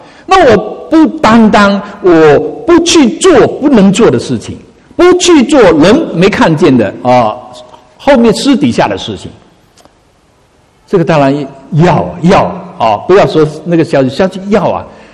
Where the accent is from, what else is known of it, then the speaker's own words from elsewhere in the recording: China; 我就说我们是中国人